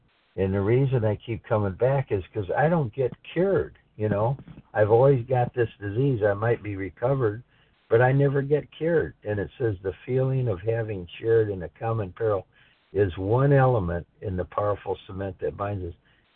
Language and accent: English; Florida, United States; I'm part of the regular crowd here and I'm from Florida.